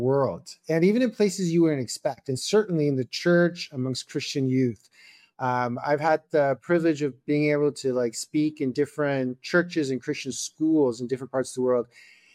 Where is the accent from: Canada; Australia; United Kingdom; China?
Canada; now in United States; I'm a dual Czech Canadian citizen, but born and raised in Canada.